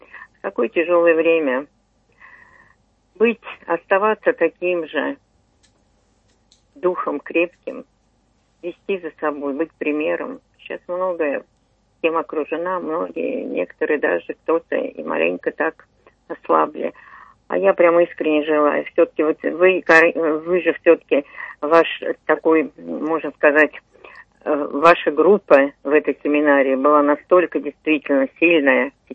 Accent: Krasnogorsk, Moscow Oblast, Russia; Я из Красногорска.

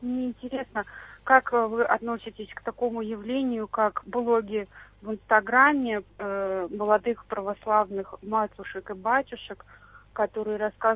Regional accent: Saint Petersburg, Russia; я из Санкт-Петербурга.

